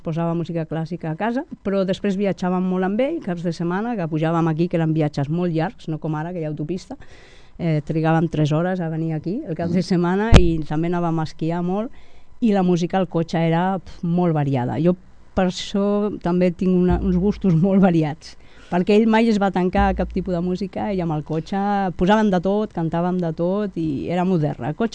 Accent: Barcelona, Catalonia, Spain; Sí, sóc de Barcelona.

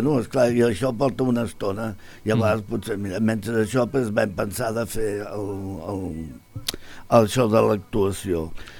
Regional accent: Barcelona, Catalonia, Spain; jo soc fill del barri de Gràcia, de Barcelona, i he pujat amb això.

